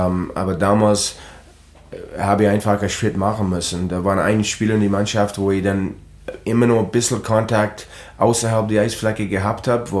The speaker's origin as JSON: {"language": "German", "town": "Medicine Hat", "region": "Alberta", "country": "Canada", "tie": "born or raised there", "second_language": "German", "said": "er hat sogar in meiner Heimat in Madison Hat, war der Co-Trainer lange Zeit."}